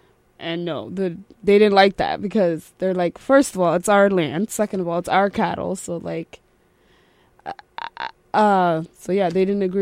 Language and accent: English; Ethiopia; also born or lived in South Sudan; now in Jacksonville, United States; So I was born in South Sudan, and I've never seen South Sudan because as soon as I was born, we migrated over to Ethiopia. And at the refugee camp, and that's where I grew up.